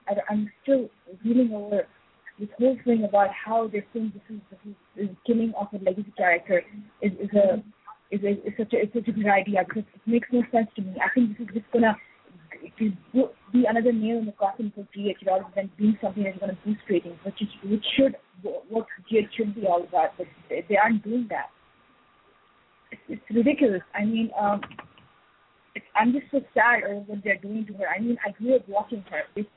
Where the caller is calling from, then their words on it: Canada; Yeah, I'm calling from Canada.